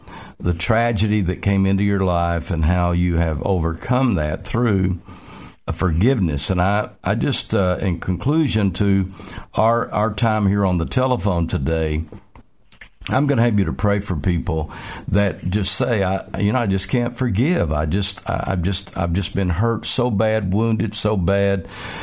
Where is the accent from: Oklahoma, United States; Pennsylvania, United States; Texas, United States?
Oklahoma, United States; born there; He was born in Oklahoma, and of course I was born in Oklahoma